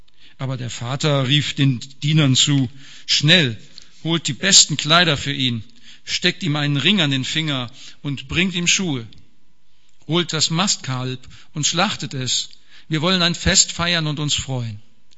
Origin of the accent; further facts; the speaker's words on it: Rendsburg, Schleswig-Holstein, Germany; Also ich komme aus Rendsburg, arbeite bei der Post in Kiel